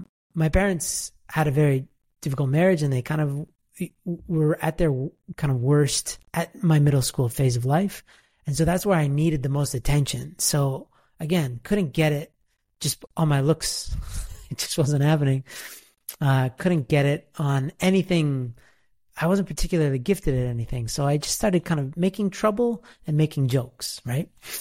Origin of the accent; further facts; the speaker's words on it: Toronto, Ontario, Canada; But I grew up in Canada, in Toronto, Ontario, Canada, like proper. And if you're from the city, you have to say that you're from the city